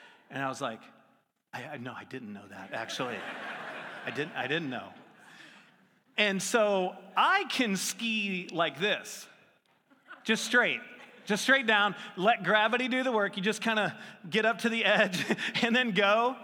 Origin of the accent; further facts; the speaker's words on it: St. Louis, Missouri, United States; now in California, United States; Before I lived in California, I grew up in St. Louis, and it's not a very hilly place.